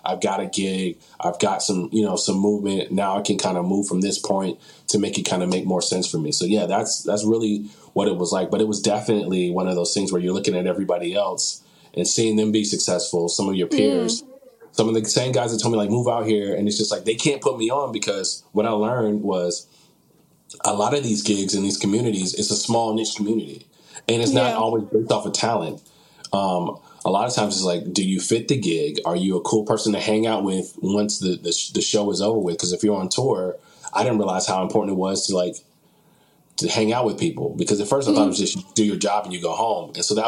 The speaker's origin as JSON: {"language": "English", "town": "Birmingham", "region": "Alabama", "country": "United States", "said": "And I'm like, I'm from Birmingham, Alabama."}